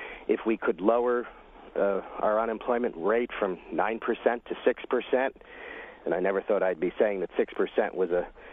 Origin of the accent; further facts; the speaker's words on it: Glen Gardner, New Jersey, United States; I was raised in Glen Gardner, and I was pleased to be in a setting where I was raised.